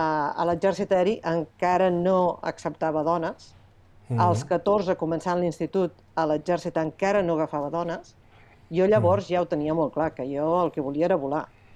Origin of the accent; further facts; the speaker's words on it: Barcelona, Catalonia, Spain; born there; Jo sóc nascuda a Barcelona, de la part antiga del barri de Sarrià.